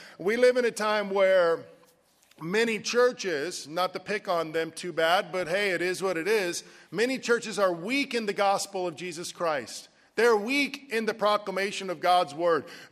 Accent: Jacksonville, Florida, United States; Now, I grew up in Jacksonville, Florida, and from the time I was 16 to 24 years old, I was a binge partier.

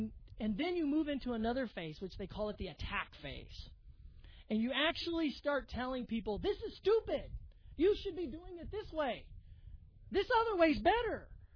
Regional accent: Albuquerque, New Mexico, United States; moved away as an adult; now in China; Mind you, I grew up in the East Mountains in Albuquerque, 7,600 feet. But where I'm at in China, where I've been there for the last 6.5 years, about 100 feet.

